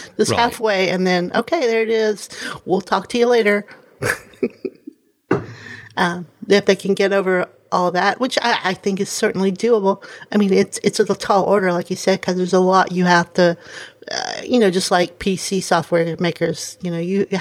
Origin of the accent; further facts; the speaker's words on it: United States; But as an American, I'm totally in some more of someone like Amazon's camp